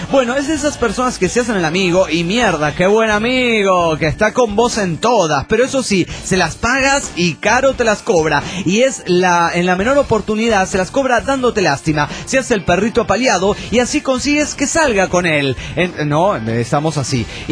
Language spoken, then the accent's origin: Spanish; Bolivia; now in Switzerland; una boliviana perdida en Suiza.